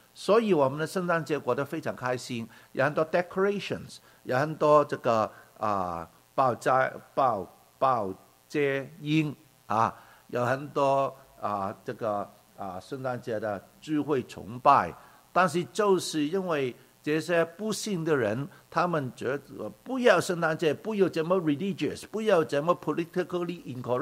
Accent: Guangdong, China; now in Canada; 我们广东人说，我不知道普通话有没有“苏打赢药”

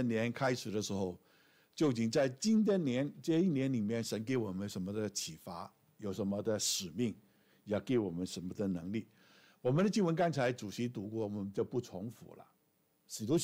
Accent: Hong Kong; moved away as an adult; also born or lived in Vancouver / Ottawa; now in Canada; 我是香港人，香港出生、1986年离开香港到这边来念神学

